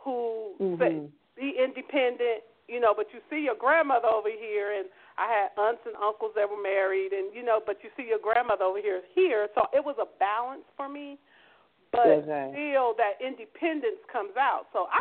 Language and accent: English; California, United States; I come from California, kind of laid back. It really ain't that traditional.